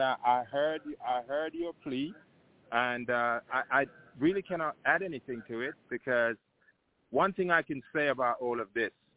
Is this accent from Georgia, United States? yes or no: yes; Atlanta, Georgia, United States; from Atlanta.